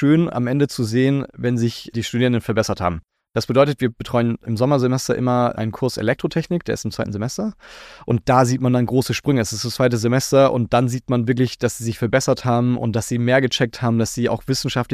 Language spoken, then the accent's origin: German; Freiburg, Baden-Württemberg, Germany; also ich komme auch hier aus Freiburg